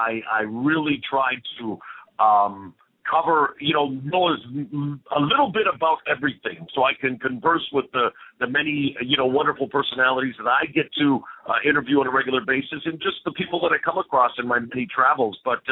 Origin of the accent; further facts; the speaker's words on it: Vancouver, British Columbia, Canada; when I met Boss Rooney in 2001 in my hometown of Vancouver, British Columbia